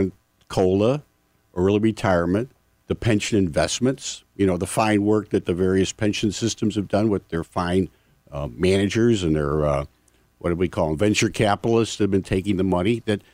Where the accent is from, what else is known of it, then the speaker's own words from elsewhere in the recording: St. Louis, Missouri, United States; Well, I grew up in St. Louis, so that might, make me a little bit different.